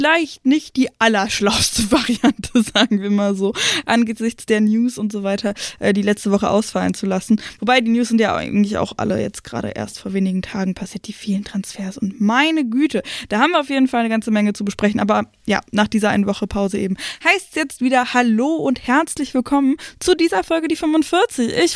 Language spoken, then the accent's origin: German; Berlin area, Germany; Ich komme aus dem Randgebiet von Berlin